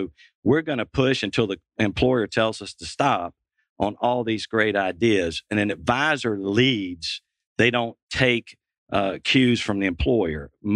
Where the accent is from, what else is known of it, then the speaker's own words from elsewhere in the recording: Macon, Georgia, United States; Macon's my hometown.